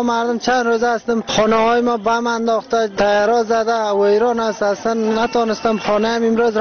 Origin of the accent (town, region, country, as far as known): Afghanistan